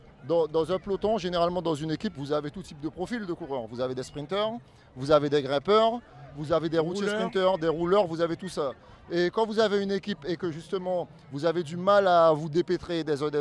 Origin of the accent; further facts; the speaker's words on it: French Guiana; je suis Guyanais